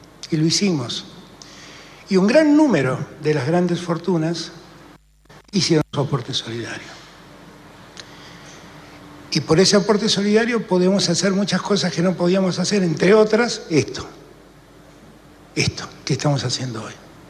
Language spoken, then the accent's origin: Spanish; Argentina; como argentino